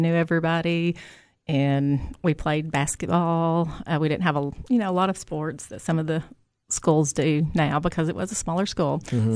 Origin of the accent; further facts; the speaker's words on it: Tennessee, United States; Okay, well, I grew up on a farm in Overton County. It's near the Putnam County line, Thorn Gap community.